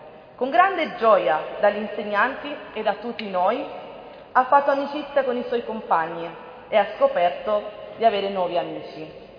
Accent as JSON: {"language": "Italian", "country": "Honduras", "moved": "yes", "lives_now": "Italy", "said": "Io vengo dall'Honduras, sono in Italia da molti anni"}